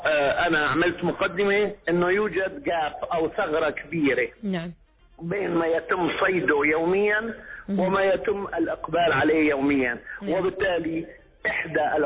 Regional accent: Syria; يعني أنا أعطيت مثال من بلدي سوريا، لدينا زراعة القطن

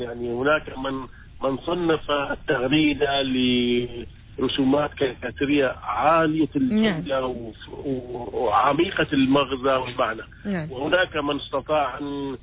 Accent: Oman; أنا أرى المغردين العمانيين بهذه الصورة الإيجابية وبهذه الأخلاق التي أيضا تعكس لنا كعمانيين

